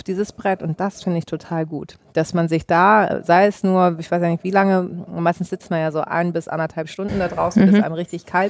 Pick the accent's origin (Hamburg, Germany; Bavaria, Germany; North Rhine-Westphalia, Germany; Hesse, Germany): Hamburg, Germany; born there; obwohl ich hier geboren bin in Hamburg